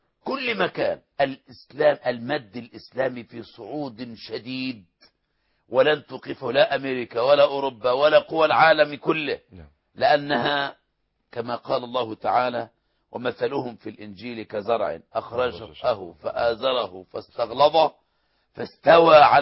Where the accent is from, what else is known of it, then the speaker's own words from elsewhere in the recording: Egypt; بلدنا مصر